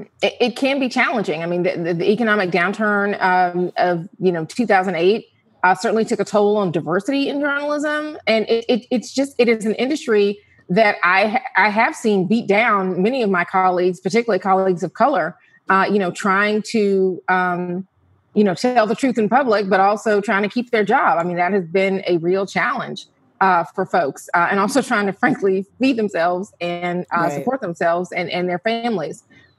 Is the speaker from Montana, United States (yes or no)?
no; Atlanta, Georgia, United States; And so I was doing that job in Atlanta, my hometown, and writing for a national audience about issues of race